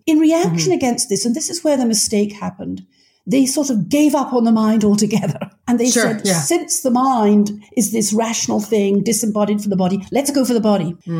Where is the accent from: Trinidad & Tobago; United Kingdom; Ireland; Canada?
United Kingdom; now in United States; I'm a Brit who's now lived in America for many years.